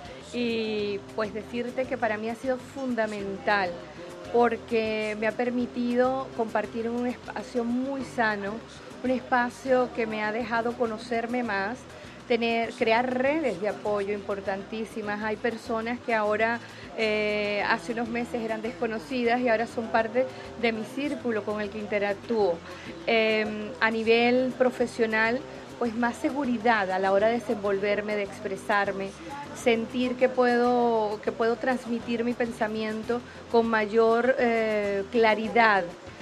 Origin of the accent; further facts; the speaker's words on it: Venezuela; now in Sevilla, Spain; venezolana que está en Sevilla y es parte activa de esta ciudad